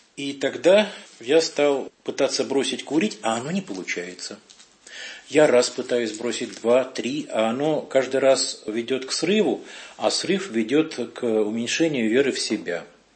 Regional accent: Moscow, Russia; я даже пытался оставаться жить в общежитии, хотя я москвич

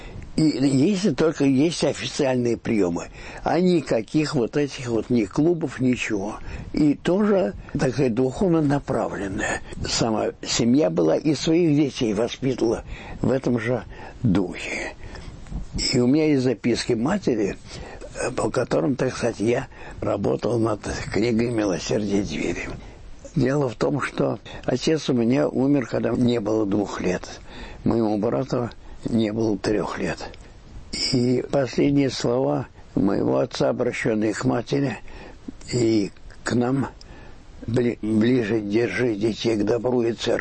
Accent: Diveyevo, Nizhny Novgorod Oblast, Russia; born there; я родился в Дивееве, 12 километров от Сарова, и около стен Дивеевского монастыря

